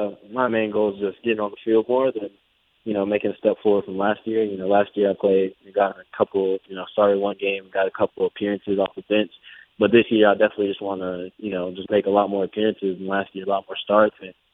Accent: Greensboro, North Carolina, United States; now in Kansas City, United States; North Carolina, I grew up in Greensboro. It's a, somewhat small town, I guess. But so it's definitely not as busy as Kansas City.

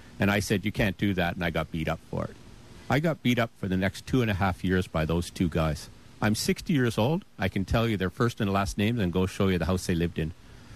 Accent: Fort Erie, Ontario, Canada; also born or lived in St. Catharines / Niagara Falls; No, I was born in Fort Erie.

